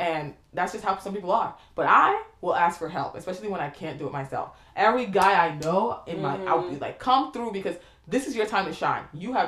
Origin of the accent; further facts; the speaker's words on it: Nigeria; So I, you know, traditionally just being Nigerian, you also have to deal with that shit.